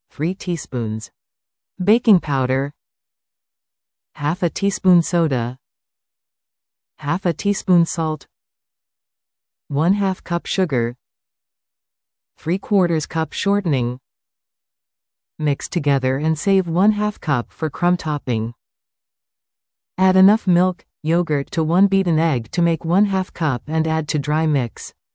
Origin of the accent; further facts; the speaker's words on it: Ontario, Canada; The choice to support local was a natural extension of growing up in Niagara.